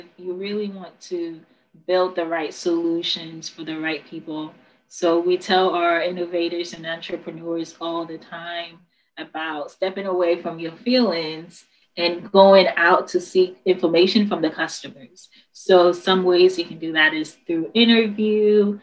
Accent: Ghana; now in Ashburn, United States; I was actually born and raised in Ghana, which is West Africa. My family and I moved to America about in 2004. And I've been in Virginia since then. And so my family lives in Ashburn, which is in that Nova side

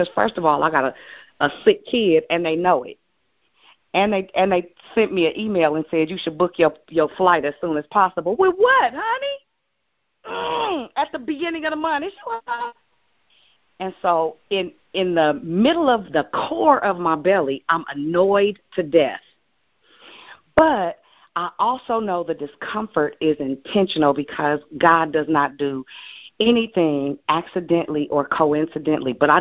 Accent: Richmond, Virginia, United States; and y'all know I'm from Richmond hard down, and I know how to make stuff happen.

